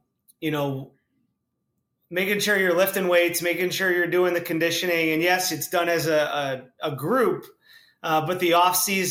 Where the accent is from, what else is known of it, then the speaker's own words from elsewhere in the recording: Cleveland, Ohio, United States; born there; So I was born in Cleveland, Ohio.